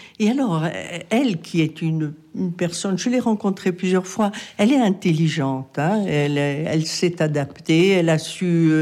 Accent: Corsica, France; moved away as an adult; now in Italy; Je suis corse, oui, et je suis venue vivre en Italie en 74

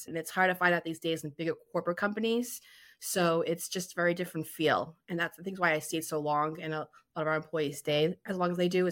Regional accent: Peabody, Massachusetts, United States; It was a small business in Peabody, my hometown.

